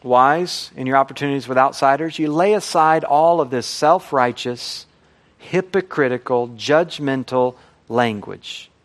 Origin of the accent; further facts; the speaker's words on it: United States; when I go to Europe, they're going to know I'm an American because I wear baggy clothes and I walk funny.